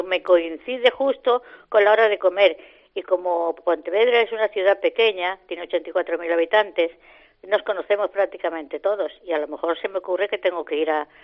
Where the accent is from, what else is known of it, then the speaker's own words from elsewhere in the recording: Morocco; also born or lived in Cádiz; now in Galicia, Spain; Soy gaditana, pero criada en Marruecos.